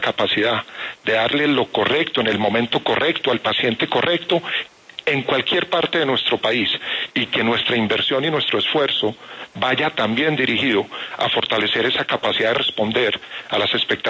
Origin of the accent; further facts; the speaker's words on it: Colombia; y que nosotros como colombianos podamos entender cuál es la EPS